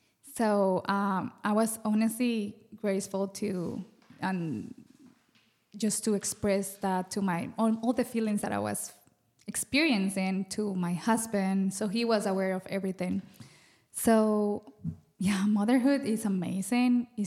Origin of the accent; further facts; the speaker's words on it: Colombia; English is a second language; Thank you for having me. I'm from Colombia. I am a wife and a mom.